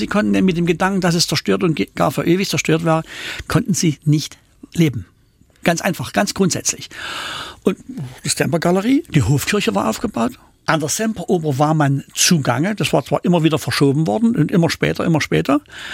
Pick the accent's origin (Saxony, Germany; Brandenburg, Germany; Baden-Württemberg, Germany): Saxony, Germany; Sosa; Das ist da, wo das Erzgebirge nach Böhmen übergeht.